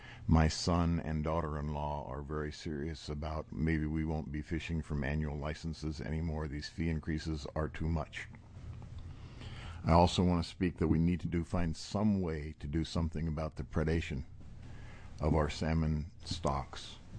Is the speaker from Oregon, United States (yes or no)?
yes; Gresham, Oregon, United States; I'm from Gresham, Oregon.